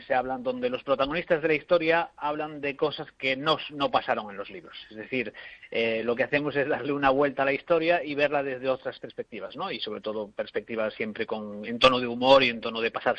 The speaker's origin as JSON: {"language": "Spanish", "region": "Galicia", "country": "Spain", "said": "siendo gallego voy a decir ya que podría ir mejor."}